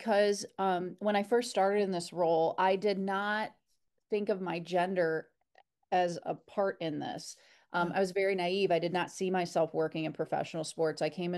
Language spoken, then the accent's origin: English; Kalamazoo, Michigan, United States; we've been in the community, which is my hometown in Kalamazoo, for 51 years.